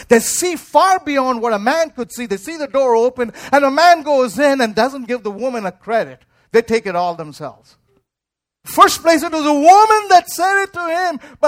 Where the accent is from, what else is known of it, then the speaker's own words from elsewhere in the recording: India; I'm Indian. I can do that.